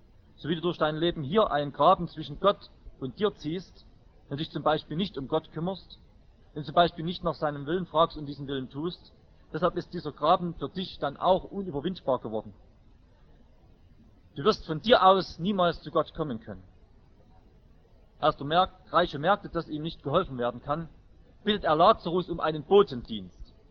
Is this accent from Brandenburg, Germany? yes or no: no; Saxony, Germany; Bei uns im Erzgebirge ist zu DDR-Zeiten schon eine Gruppe gegründet worden